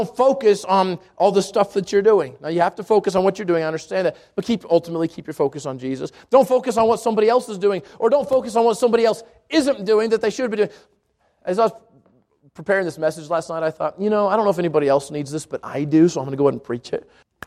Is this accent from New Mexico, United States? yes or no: yes; Albuquerque, New Mexico, United States; and I grew up in the South Valley of Albuquerque, and just kind of slow. It wasn't a really busy pace.